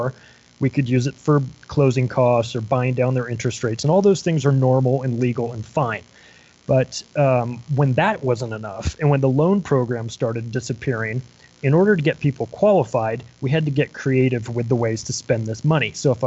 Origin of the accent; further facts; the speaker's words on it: Palm Springs, California, United States; I grew up in the Palm Springs area. You probably don't know where that is, but you will know that it is right near Coachella.